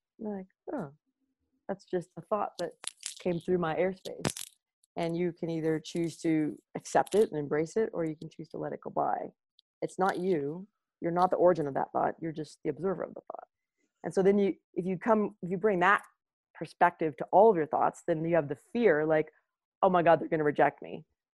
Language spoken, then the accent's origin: English; Santa Rosa, California, United States; I'm from Santa Rosa, California.